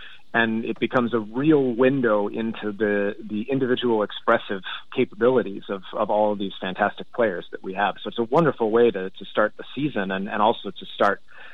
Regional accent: Connecticut, United States; Yes, indeed. Grew up all through high school there.

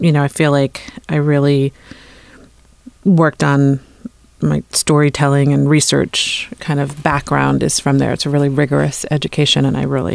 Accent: New York City, New York, United States; I grew up in New York City, and I went to Bronx High School of Science, which is a really large high school.

